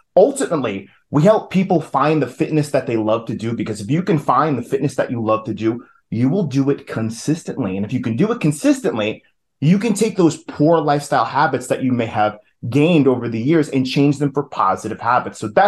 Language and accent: English; New York, United States; You know, I'm originally from New York. I got the New York work style.